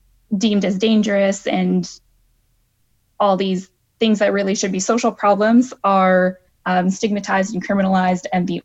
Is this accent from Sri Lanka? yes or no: yes; Sri Lanka; now in Canada; I'm a racialized immigrant settler. I moved to Canada from Sri Lanka in, 1999 or 2000. And as kind of a result of the civil war that was going on at the time.